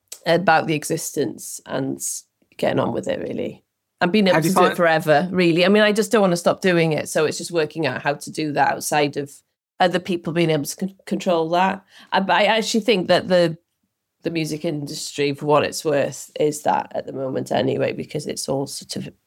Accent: Wales, United Kingdom; and I came from Wales as well, so I was immediately immersed in a very DIY scene.

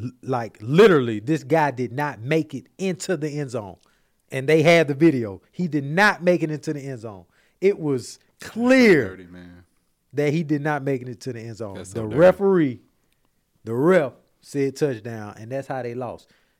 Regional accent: Decatur, Georgia, United States; My partner, dude I grew up with in Decatur, Georgia.

